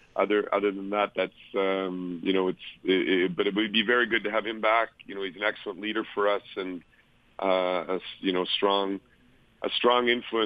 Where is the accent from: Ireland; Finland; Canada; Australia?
Canada; also born or lived in Europe; now in United States; my life has been predominantly in Europe over the last decades, and I grew up before that in Canada